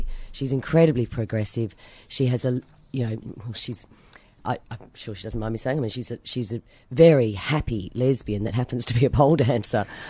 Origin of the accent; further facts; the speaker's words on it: Canberra, Australian Capital Territory, Australia; born there; At the moment, I spend a third of my time in Melbourne, third in Sydney and a third in Canberra. Right. But I was born in Canberra.